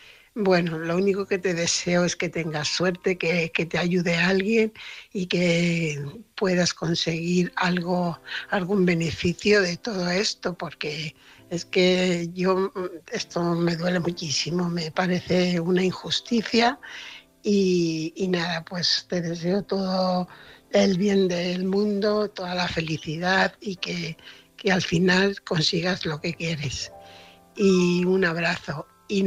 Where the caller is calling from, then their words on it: Fuenlabrada, Community of Madrid, Spain; corresponsal de Fuenlabrada.